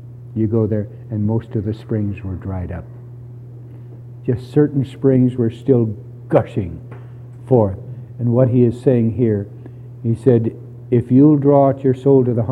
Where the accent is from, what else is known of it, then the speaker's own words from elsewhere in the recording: California, United States; As a young man, I grew up in Southern California.